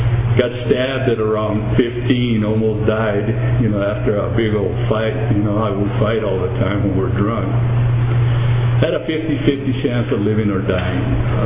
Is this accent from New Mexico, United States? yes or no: yes; Albuquerque, New Mexico, United States; I'm a Mexican descent. I'm an Albuquerque, New Mexican. I was brought up and raised in Albuquerque, New Mexico, in an adobe house in the barrio.